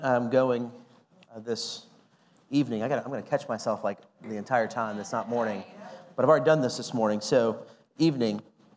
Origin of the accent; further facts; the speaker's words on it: Petersburg, Virginia, United States; And I am from Virginia. I'm born and raised. I'm from the Petersburg area, the south side, not the north side. Lived down there for most of my life.